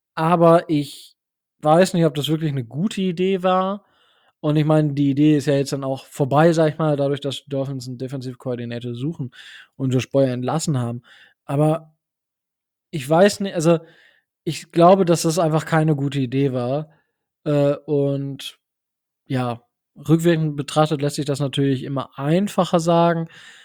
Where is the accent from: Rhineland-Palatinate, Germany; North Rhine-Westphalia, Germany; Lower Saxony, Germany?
Lower Saxony, Germany; born or raised there